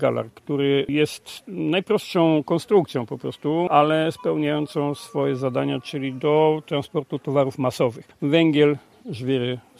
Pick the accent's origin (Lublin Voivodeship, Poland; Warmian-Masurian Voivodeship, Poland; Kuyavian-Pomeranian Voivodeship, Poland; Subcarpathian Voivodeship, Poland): Subcarpathian Voivodeship, Poland; Nowa Dęba; No ja urodziłem się w Nowej Dębie i od dziecka zetknąłem się z wodą